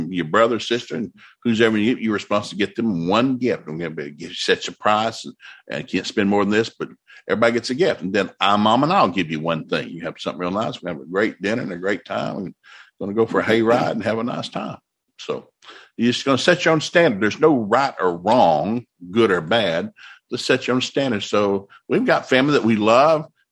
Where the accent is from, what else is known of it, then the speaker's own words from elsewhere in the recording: Tennessee, United States; I grew up in East Tennessee. I love trees.